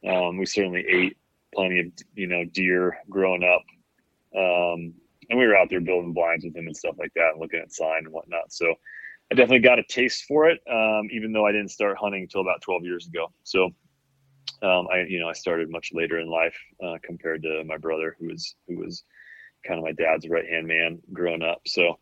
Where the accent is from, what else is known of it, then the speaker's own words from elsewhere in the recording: Kalamazoo, Michigan, United States; there was definitely green space around us growing up in Kalamazoo.